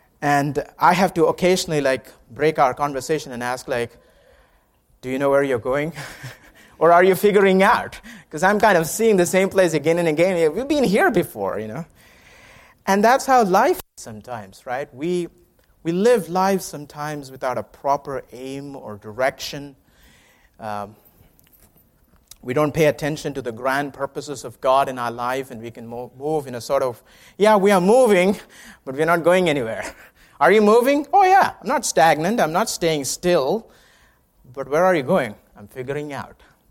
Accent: India; And I'm from India.

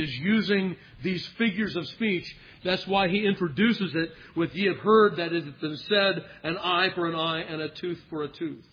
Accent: Los Angeles, California, United States; Of course, I grew up in Los Angeles.

